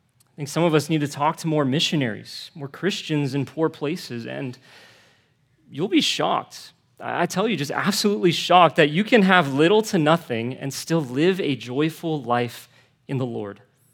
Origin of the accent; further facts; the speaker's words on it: Torrance, California, United States; I grew up around here. I'm from Torrance.